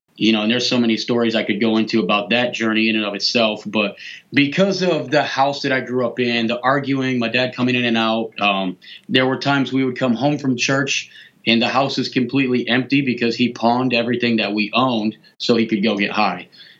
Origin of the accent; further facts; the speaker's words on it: Flint, Michigan, United States; So growing up in Flint, we grew up in an all-black community. We were the only white family in our entire church.